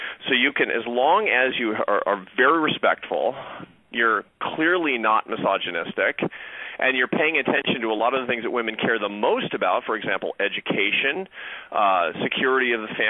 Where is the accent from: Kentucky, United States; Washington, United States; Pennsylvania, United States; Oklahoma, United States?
Washington, United States; Seattle; I mean, I grew up in Seattle in a liberal family, which is redundant because there are about 8 Republicans in all of Seattle.